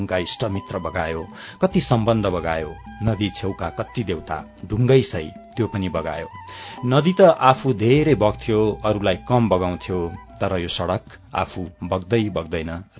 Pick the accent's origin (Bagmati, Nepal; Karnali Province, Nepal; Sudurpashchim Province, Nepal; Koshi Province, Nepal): Bagmati, Nepal; Hetauda; also born or lived in Hatiya; म जन्मेको ठाउँ मकवानपुर जिल्ला हेटौँडा, मेरो वासस्थान भए पनि हटिया गाविस, हेटौँडाबाट अलिकति 9 किलोमिटर जति पूर्वमा पर्ने हटिया भन्ने गाविसमा म जन्मेको हो। मेरो बाल्यकाल स्कुलसम्मको पढाइ हेटौँडामै सकेपछि त्यसपछि म काठमाडौँ छिरेँ।